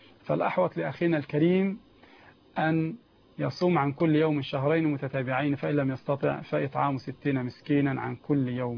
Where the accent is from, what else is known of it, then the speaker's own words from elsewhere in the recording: Egypt; يعني مثلا عندنا في مصر لو اشتريت من الصالة